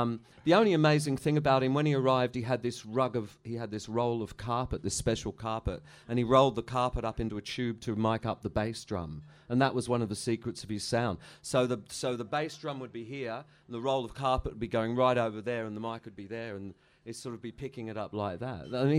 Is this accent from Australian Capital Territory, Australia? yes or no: yes; Canberra, Australian Capital Territory, Australia; also born or lived in London; And like I am a Cockney in some ways, and in other ways I'm a guy who grew up in Canberra.